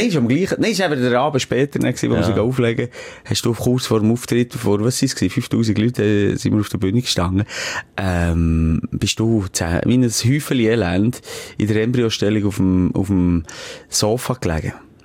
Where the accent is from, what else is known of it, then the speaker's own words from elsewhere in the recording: Bern, Switzerland; Ich sage, wirklich, ich bin ein Berner und ich habe unsere Berge gerne.